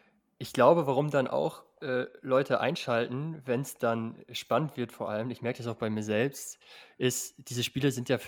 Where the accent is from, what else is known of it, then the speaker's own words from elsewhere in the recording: Northwest Germany, Germany; ich komme ja aus dem Nordwesten.